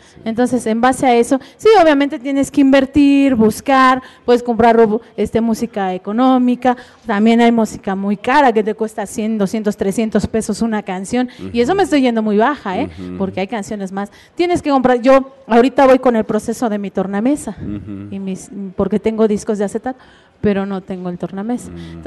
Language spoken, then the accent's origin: Spanish; Mexico City, Mexico; soy de Tepito